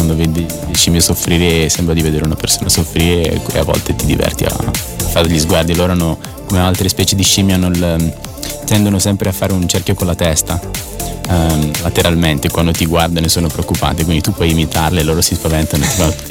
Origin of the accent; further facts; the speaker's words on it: Aosta Valley, Italy; la mia vita passata, la vita da bambino qui in Valle d'Aosta